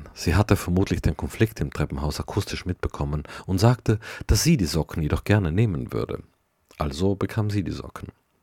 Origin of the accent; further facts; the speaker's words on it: Trentino-Alto Adige, Italy; now in Berlin, Germany; Daraufhin outete ich mich als Südtiroler